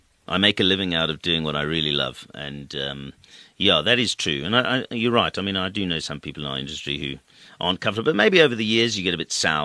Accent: United Kingdom; also born or lived in Cape Town, South Africa; I was quite fortunate in 1989, and being British at the time.

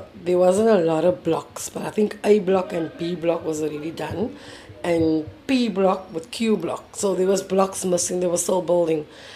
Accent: Cape Town, Western Cape, South Africa; So I'm born and bred in Woodstock. All my life I was in the inner city.

